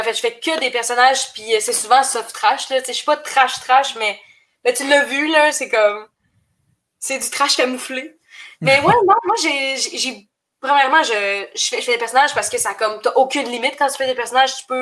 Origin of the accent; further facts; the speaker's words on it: Quebec, Canada; Oui, moi, je suis plus dans le coin de Portneuf. Genre, le petit village, là, où il y a plus d'habitants, de vaches que d'habitants.